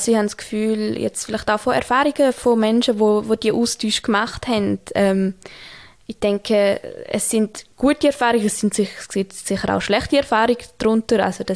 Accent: Graubünden, Switzerland; moved away as an adult; now in Bern, Switzerland; Und zwar, ich bin aufgewachsen im Engadin.

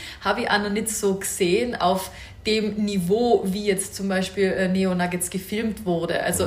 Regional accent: Tyrol, Austria; da standen manchmal Dialektwörter drinnen, die ich so als Tirolerin nicht nutze.

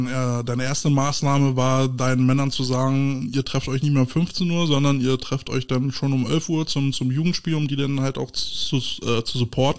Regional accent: Germany; wo wir die Chance haben, als Deutsche in so eine Liga einzusteigen, dann geht es meistens über die Technik

